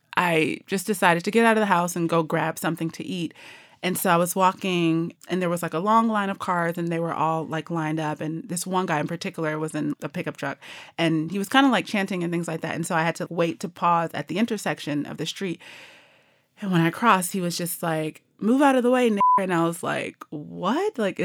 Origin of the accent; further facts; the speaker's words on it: Detroit, Michigan, United States; I mean, I have one woman because I grew up in Detroit, Michigan.